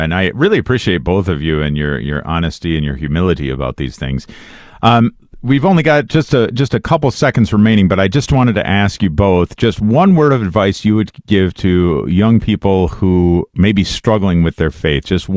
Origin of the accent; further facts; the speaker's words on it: Wisconsin, United States; Our regular listeners know that I'm from Wisconsin. I'm currently living in Wisconsin and was born and raised in Wisconsin.